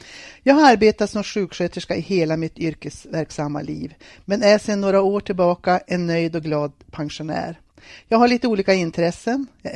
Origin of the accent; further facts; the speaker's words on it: Domsjö, Västernorrland County, Sweden; Jag är uppvuxen i Domsjö